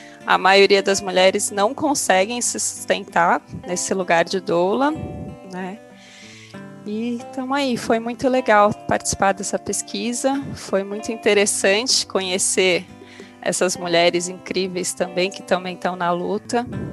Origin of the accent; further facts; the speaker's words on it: São Paulo, Brazil; Eu sou daqui da capital de São Paulo